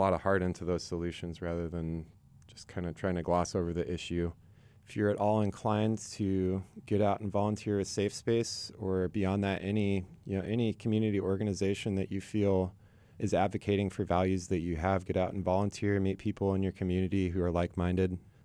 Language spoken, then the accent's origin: English; Chico, California, United States; I grew up in Chico, and I've met so many amazing people through volunteering.